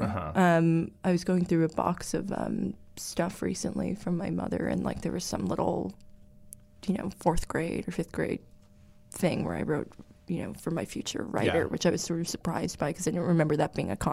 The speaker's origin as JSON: {"language": "English", "town": "Red Bank", "region": "New Jersey", "country": "United States", "tie": "born or raised there", "also_born_or_lived": "New York", "said": "I was born New York, mm-hmm. and I was raised in New Jersey, in Red Bank, which is like an hour and 15 minutes from Manhattan."}